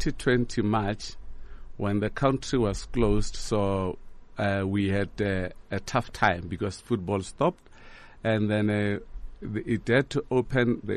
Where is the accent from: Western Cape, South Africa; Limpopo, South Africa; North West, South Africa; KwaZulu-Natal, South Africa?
Limpopo, South Africa; Bochum; born there; And then I was born in Bochum, down in the rural areas in Limpopo.